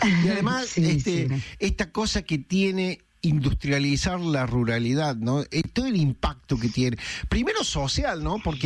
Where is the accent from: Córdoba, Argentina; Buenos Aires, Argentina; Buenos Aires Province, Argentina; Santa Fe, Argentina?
Córdoba, Argentina; Charras; allí en General Cabrera, en el centro sur, digamos, de la provincia de Córdoba, departamento Juárez Celman, ahí cerca de General Deza, Las Perdices, del otro lado Carnerillo, Charras, mi pueblo.